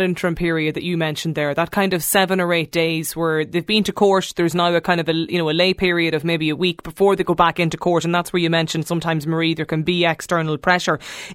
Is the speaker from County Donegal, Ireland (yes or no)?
yes; County Donegal, Ireland; Like, I'm from County Donegal originally myself. So, you know, it's while it is a very, very big county geographically, there is that sense of anonymity.